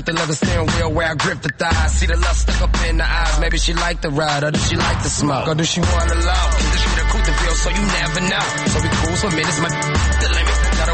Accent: Seattle, Washington, United States; Yeah, I'm from Seattle, there's hella Honda Civics

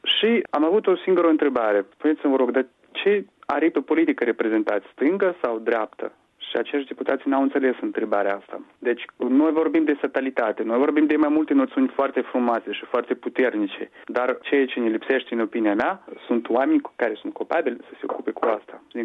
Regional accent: Moldova; first language ru; Romanian is a second language; Deci limba maternă mea e rusă, dar am origini și moldovenești, și lituaneni, și polonezi. Școala am făcut-o în rusă, cu mama vorbesc rusă

